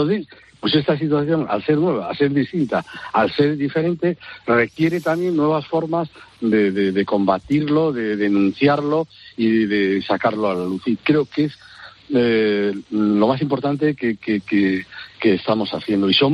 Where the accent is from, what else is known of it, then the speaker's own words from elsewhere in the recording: A Coruña, Galicia, Spain; born there; porque yo era también diputado socialista por La Coruña, por mi ciudad natal